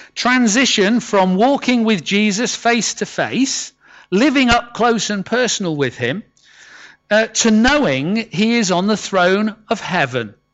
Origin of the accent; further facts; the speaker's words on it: North West England, United Kingdom; moved away as an adult; now in England; I was driving over from, I grew up in the Northwest, and I was driving over here to the east of the country to my year out place. I was 18 years old